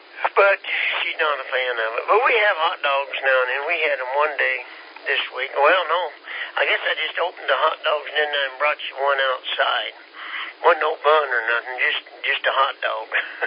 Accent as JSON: {"language": "English", "region": "Kansas", "country": "United States", "said": "No black-eyed peas and no grits. We're from Kansas."}